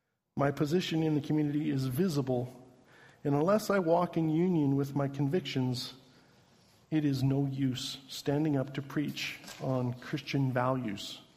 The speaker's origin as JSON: {"language": "English", "region": "Newfoundland and Labrador", "country": "Canada", "said": "We are from Newfoundland"}